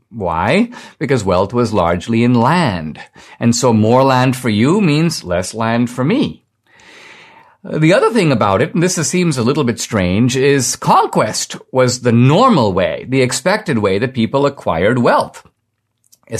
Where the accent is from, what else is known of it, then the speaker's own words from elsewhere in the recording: United States; I have a right to this simply by virtue of the fact that I'm here and I'm an American.